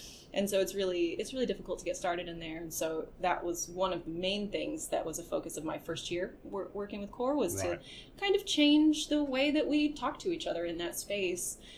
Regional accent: Kansas City, Missouri, United States; In my hometown of Kansas City, I had been doing a lot of work with with the urban core

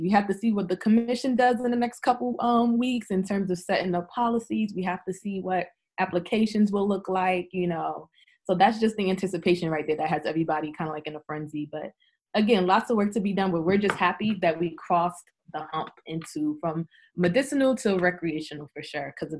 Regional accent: New Jersey, United States; I was raised in New Jersey my whole life, been here for over 20 plus years. So this is my land.

